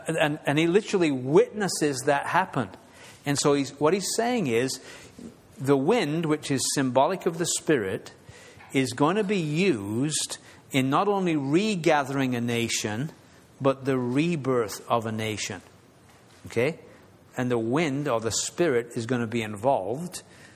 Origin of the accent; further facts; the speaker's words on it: England, United Kingdom; Because I'm an Englishman, never seen a tornado in my life.